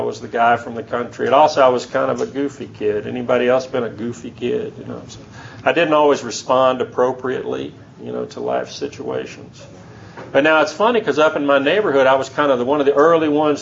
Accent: Georgia, United States; born there; I was born in Georgia Baptist Hospital, 1955.

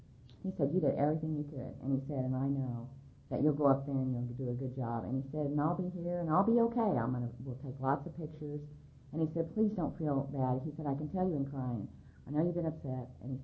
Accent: California, United States; I'm an illegitimate child. I'm from California.

